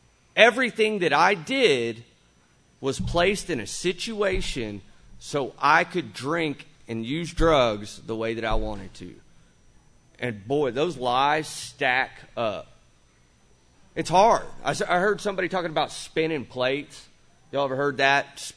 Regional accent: Watauga, Texas, United States; moved away as an adult; the fact that I grew up in Watauga, Texas, it's a shithole.

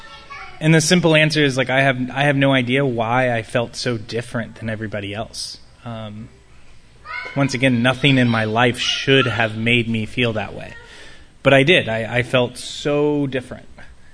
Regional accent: Austin, Texas, United States; I was born and raised here in Austin. Upper middle class family.

